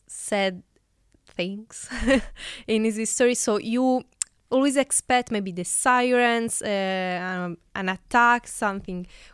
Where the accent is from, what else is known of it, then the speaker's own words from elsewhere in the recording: Italy; English is a second language; now in Israel; I love Italy. I'm from Italy. I love it. I love the food, the people. It's my like I grew up there.